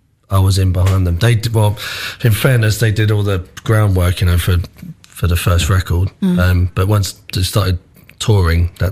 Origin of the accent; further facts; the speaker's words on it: Nebraska, United States; born there; accent: American; I was born in Nebraska.